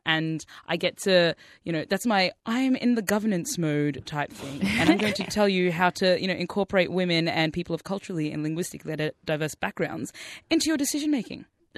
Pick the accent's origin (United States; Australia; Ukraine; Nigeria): Australia; my perspective of being a young Muslim growing up in Australia post 9/11